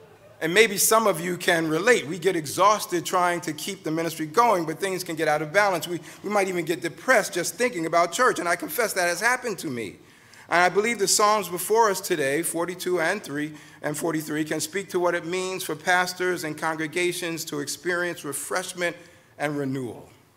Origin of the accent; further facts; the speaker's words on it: New York City, New York, United States; also born or lived in Washington, D.C.; I did serve in New York City, I'm from New York, and then in Washington, D.C., where we spent most of our time in Christian ministry, pastoral ministry.